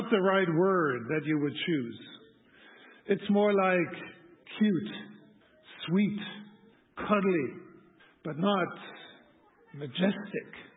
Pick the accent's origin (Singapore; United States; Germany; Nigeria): Germany; English is a second language; like I grew up in Germany